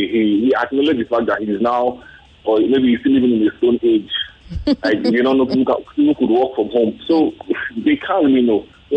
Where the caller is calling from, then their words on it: Abuja, Federal Capital Territory, Nigeria; I'm calling from Abuja.